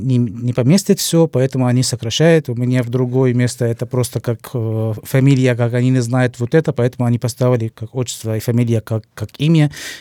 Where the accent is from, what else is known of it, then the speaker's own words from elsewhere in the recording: Cairo, Cairo Governorate, Egypt; Russian is a second language; Каир. Родился в Каир.